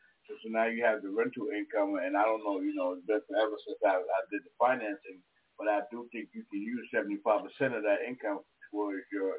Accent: Brooklyn, New York, United States; also born or lived in New Jersey; You know, I lived in Jersey. I was born and raised in Brooklyn. And I moved to Jersey, and I was in Jersey for like 25 years.

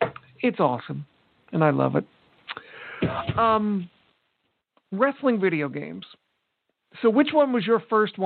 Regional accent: Portland, Oregon, United States; See, I grew up in Portland, watching Portland wrestling, and we had a 20 count.

